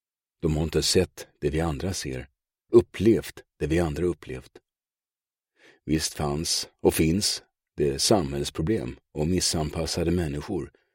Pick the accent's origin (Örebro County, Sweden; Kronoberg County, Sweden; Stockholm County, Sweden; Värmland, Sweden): Stockholm County, Sweden; Solna; Utan min barndom utspelade sig i Hagalund i Solna. En annan av Stockholms många förorter. Som vi flyttade till när jag var runt 6 år gammal. En förort i västra Stockholm.